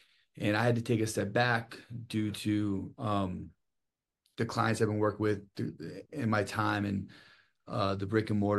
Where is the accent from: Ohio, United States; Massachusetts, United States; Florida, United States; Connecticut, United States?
Connecticut, United States; Milford; I'm from Milford, Connecticut.